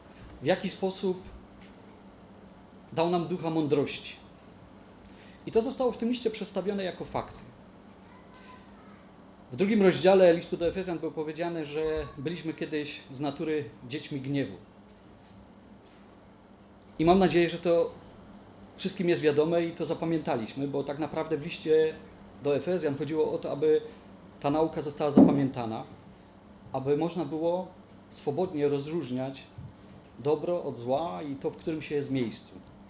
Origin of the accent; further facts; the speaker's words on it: Świętochłowice, Silesian Voivodeship, Poland; Ja za każdym razem, kiedy tu przyjeżdżam, to nie omieszkam przypomnieć, że to jest moje rodzinne miasto.